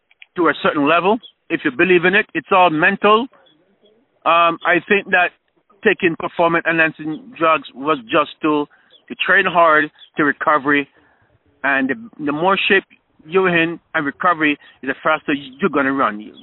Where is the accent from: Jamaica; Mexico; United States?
Jamaica; now in Toronto, Canada; I know I'm from Jamaica. I still talk Jamaican.